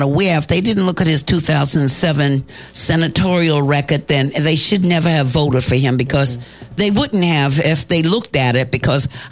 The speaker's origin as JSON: {"language": "English", "region": "New York", "country": "United States", "said": "But you know what? I'm from New York"}